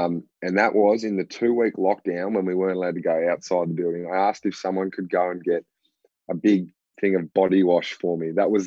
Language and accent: English; Tasmania, Australia; we're both from Tasmania.